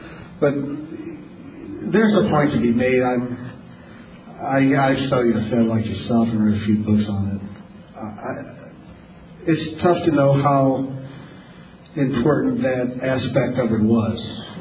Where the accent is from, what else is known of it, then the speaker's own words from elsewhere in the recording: Midwest, United States; is where I grew up in the Midwest.